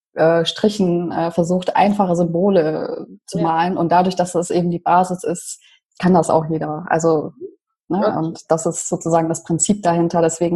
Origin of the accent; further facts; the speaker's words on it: Leipzig, Saxony, Germany; Also ich komme ja ursprünglich aus Leipzig.